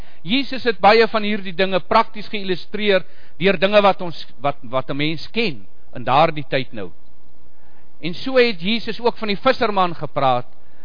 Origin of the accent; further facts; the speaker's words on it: Namibia; moved away; Ek kom oorspronklik uit Suidwes, Namibië, daar gebore en groot geword